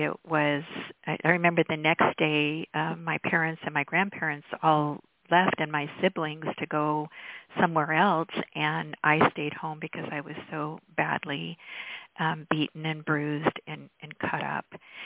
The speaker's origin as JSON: {"language": "English", "region": "California", "country": "United States", "said": "I was from Northern California, and every summer, because my father was a teacher, my family spent our summers, 3 months, 2 to 3 months in the summer with my grandparents who lived in Ely, Nevada."}